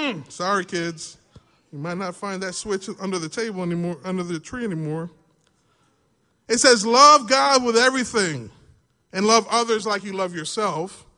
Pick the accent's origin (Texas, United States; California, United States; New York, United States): New York, United States; I'm from New York. There's crowds everywhere.